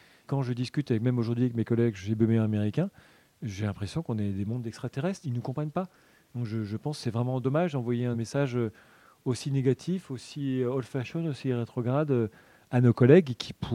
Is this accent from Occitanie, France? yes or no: no; Paris, Île-de-France, France; je suis parisien pure souche.